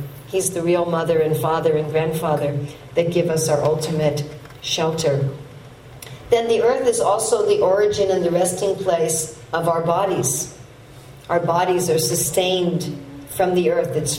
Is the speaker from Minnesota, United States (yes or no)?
no; Manhattan, New York, United States; and I grew up in Manhattan in New York. And just being there, I felt like, yes, this is my place.